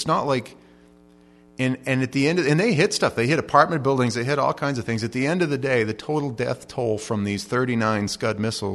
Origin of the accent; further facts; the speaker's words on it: United States; And then I really don't like, personally, being an American